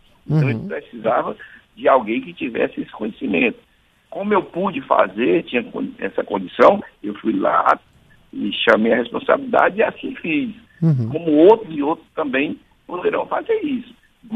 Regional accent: Ceará, Brazil; now in Fortaleza, Brazil; Eu vim do interior, do Ceará, para Fortaleza, e aqui cheguei analfabeto

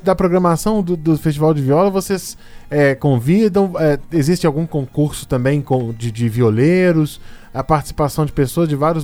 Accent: Caratinga, Minas Gerais, Brazil; Eu que sou apaixonado pela Zona da Mata, porque sou de lá, eu sou de Caratinga.

